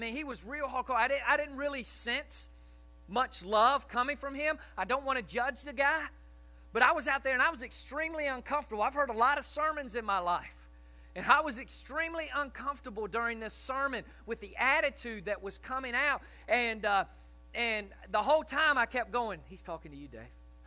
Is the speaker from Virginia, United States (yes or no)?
yes; Virginia, United States; I grew up in Tidewater, Virginia, and going to the Hampton Coliseum as a boy and watching the circus.